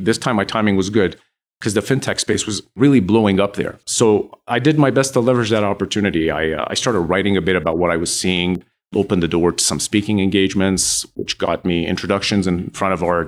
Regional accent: Montreal, Quebec, Canada; Montreal, born and raised.

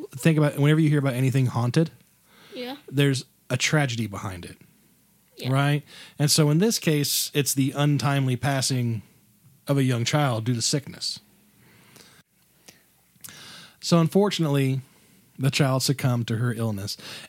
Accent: Midwest, United States; I am a dude from the Midwest who is about to pronounce Japanese names.

